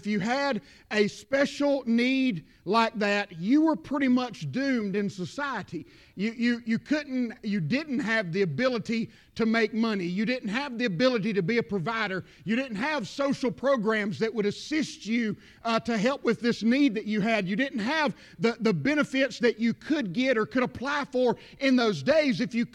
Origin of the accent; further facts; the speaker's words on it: the South, United States; accent: Southern; I can't even say it right in my Southern accent, amen.